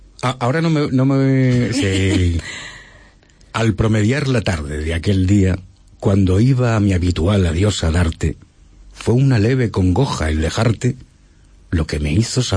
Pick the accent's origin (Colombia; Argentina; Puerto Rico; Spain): Spain; los que somos españoles